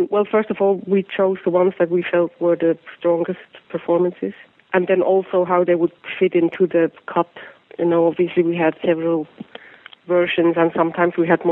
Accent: Switzerland; I'm Swiss, so I grew up in Switzerland, and I saw it there, I guess, in the late 80s or so

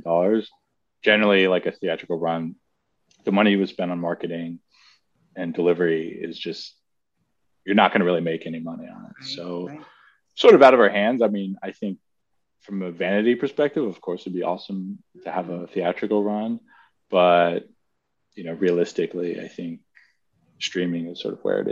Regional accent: Maryland, United States; also born or lived in Baltimore; I grew up in Maryland, suburban Maryland. Lived in Baltimore for a few years, sort of between or after college.

